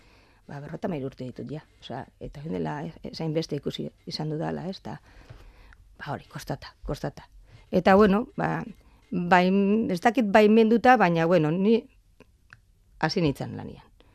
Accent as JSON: {"language": "Basque", "town": "Eibar", "region": "Basque Country", "country": "Spain", "tie": "born or raised there", "said": "nire herria be Eibar, ba bombardak eta jasan zuen ta ba herri txiki hori"}